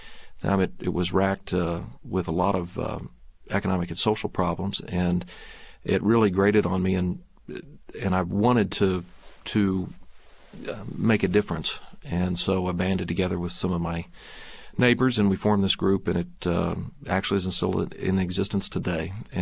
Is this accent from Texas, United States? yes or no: yes; Texas, United States; moved away as an adult; Well, I was born and raised in Texas, and grew up and there, and went to the University of Texas in the LBJ School of Public Affairs.